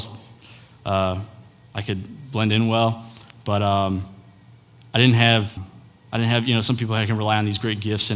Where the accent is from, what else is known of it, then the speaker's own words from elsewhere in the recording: Crown Point, Indiana, United States; I'm from Crown Point, Indiana.